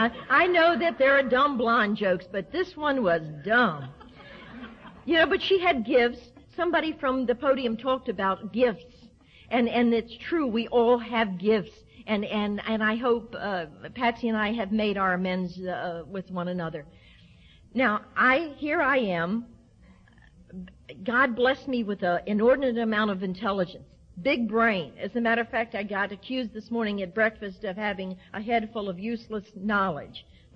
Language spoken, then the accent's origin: English; the South, United States; born there; I'm a Southerner by birth.